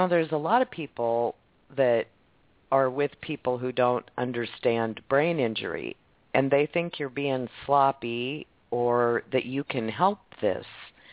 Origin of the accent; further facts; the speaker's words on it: Midwest, United States; I mean, you're right, I'm from the Midwest too.